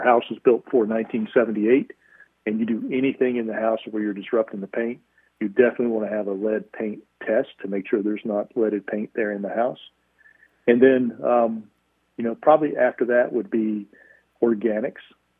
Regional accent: North Wilkesboro, North Carolina, United States; I'm from North Carolina, up around North Wilkesboro.

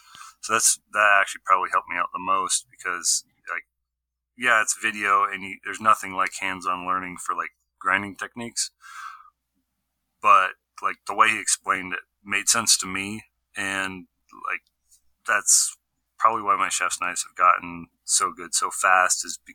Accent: North Pole, Alaska, United States; I grew up in North Pole, Alaska. And there's in Fairbanks, they actually had a place where you could take a knife making class.

